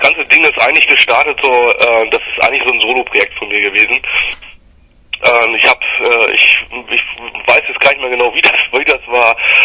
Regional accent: Hamburg, Germany; eigentlich sind wir alle aus Hamburg.

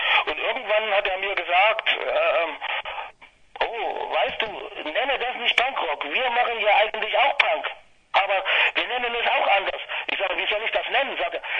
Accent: Friedrichsroda, Thuringia, Germany; born there; Also ich kann sagen, ich bin zwar zugezogen, aber ich bin in Friedrichsroda geboren. Also muss ich schon sagen, dass ich da Einheimischer bin irgendwie.

